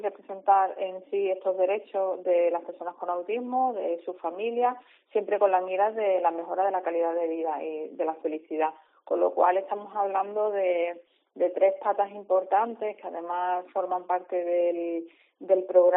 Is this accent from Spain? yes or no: yes; Cádiz, Andalusia, Spain; que somos gaditanas, que trabajamos aquí, vivimos aquí